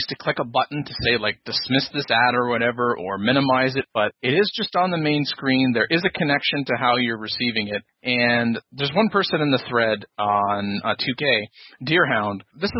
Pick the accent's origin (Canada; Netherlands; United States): Canada; Whoa, I'm Canadian.